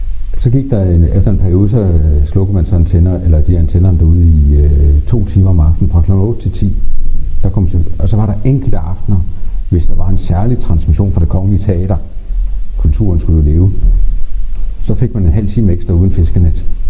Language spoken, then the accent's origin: Danish; North Denmark Region, Denmark; Ja, det er sådan, at jeg er gammel vendelbo. Min familie har boet i århundreder heroppe